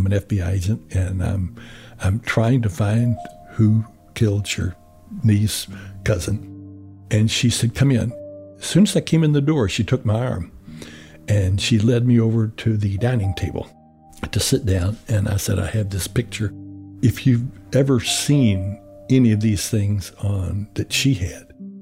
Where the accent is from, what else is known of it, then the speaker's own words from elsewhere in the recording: Southern United States, United States; I had made a pledge, and I'm from the South. We touch and hug a lot of people, and I'm a hugger.